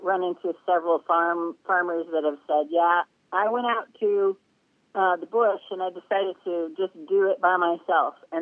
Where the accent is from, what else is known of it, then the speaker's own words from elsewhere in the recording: Alaska, United States; I've had a lifelong question since I grew up in Alaska, before the pipeline, and seen all these changes that have happened.